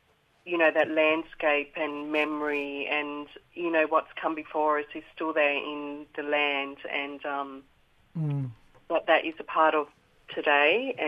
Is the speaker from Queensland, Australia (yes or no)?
no; Dubbo, New South Wales, Australia; So I'm Wiradjuri. And I'm from the Tubbagar clan in Dubbo, New South Wales.